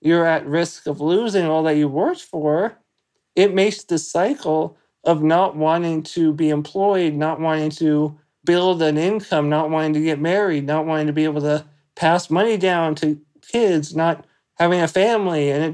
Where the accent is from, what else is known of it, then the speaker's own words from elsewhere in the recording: California, United States; I am from Southern California.